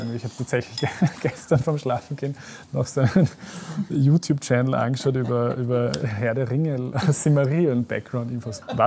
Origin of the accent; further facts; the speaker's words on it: Burgenland, Austria; so wo ich her bin, in Neusiedlersee-Gegend, es ist schon anders.